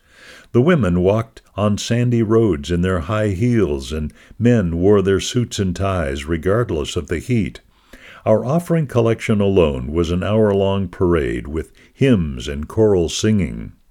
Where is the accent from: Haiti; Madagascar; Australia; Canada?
Madagascar; now in United States; I grew up singing in this church until I left Madagascar. I'm a Lutheran here in the U.S.